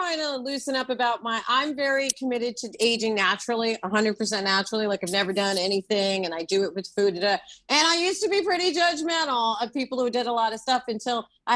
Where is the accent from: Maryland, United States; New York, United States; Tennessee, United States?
New York, United States; New York City; It freaked me out as a New Yorker because I was like, I don't understand.